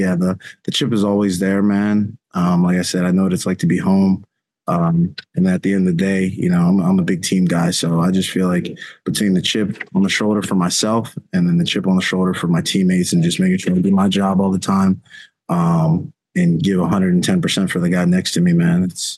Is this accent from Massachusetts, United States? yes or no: no; Philadelphia, Pennsylvania, United States; Oh, of course, man.